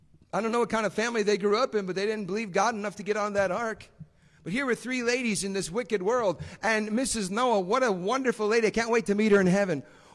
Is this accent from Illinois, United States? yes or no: yes; Chicago, Illinois, United States; born there; I was born in Chicago.